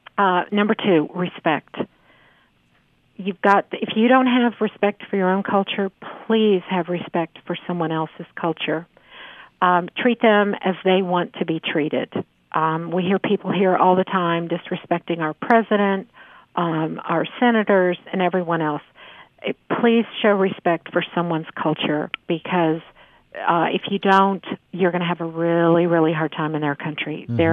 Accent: California, United States; born there; I was born in California, and my research assistant went to UC Santa Barbara.

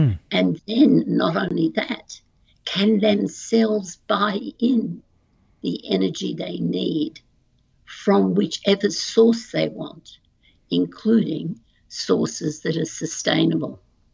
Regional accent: Australia; I am a mature woman. I'm an Australian.

